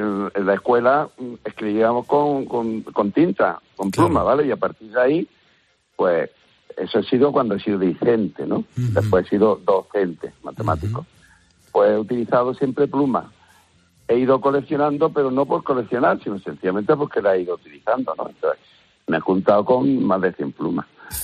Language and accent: Spanish; Almería, Andalusia, Spain; yo soy almeriense, me considero español, ¿vale? De hecho, soy artillero también, aparte de matemático